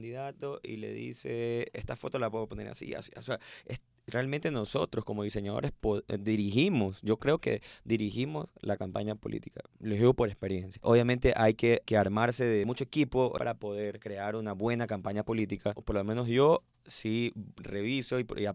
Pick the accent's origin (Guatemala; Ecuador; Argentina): Ecuador; Babahoyo, Los Ríos; Yo soy de Bahoyo, como les comentaba, allá también tengo varias marcas.